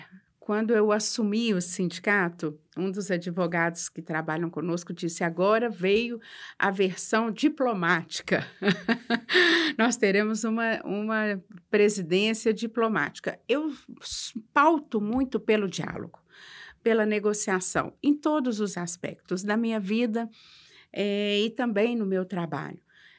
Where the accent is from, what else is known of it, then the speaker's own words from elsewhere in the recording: Divinópolis, Minas Gerais, Brazil; sou natural de Divinópolis, tenho dois filhos, né?